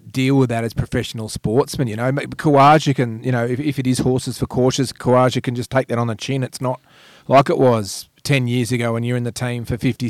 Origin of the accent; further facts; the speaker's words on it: Australia; But I think as an Australian fan, I think I'm speaking for a lot of Australian fans